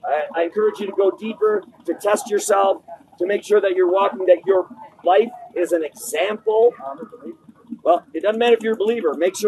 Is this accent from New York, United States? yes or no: no; Wisconsin, United States; We are originally from Wisconsin, but now we're van dwellers. We live in our van full time, support ourselves. We travel all over.